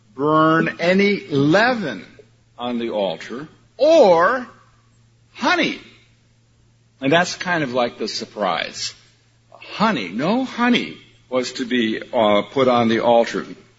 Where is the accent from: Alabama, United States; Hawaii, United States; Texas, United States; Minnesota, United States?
Minnesota, United States; where I grew up in Minnesota, they tended to throw it on the roads in the wintertime, and it didn't help.